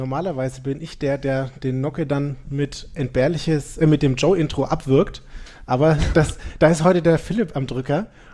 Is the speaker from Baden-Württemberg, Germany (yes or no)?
no; Nuremberg, Bavaria, Germany; ich bin auch aus Nürnberg